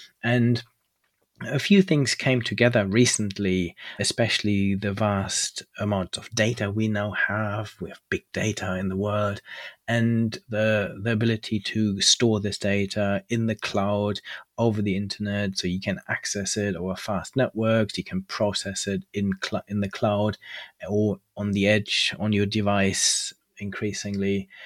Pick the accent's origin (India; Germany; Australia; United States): Germany; moved away as an adult; also born or lived in Cambridge, United Kingdom; Yes, I grew up in Germany, went over to the UK, to Cambridge to study, and they then offered me a job afterwards.